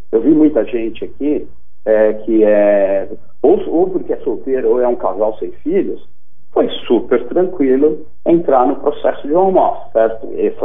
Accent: São Paulo, Brazil; uma pessoa que vive em uma cidade grande, eu sou aqui de São Paulo

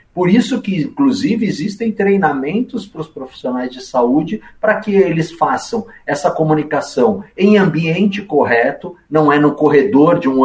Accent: Brazil; O Brasil é o que é porque nós somos brasileiros e interagimos como brasileiros que somos.

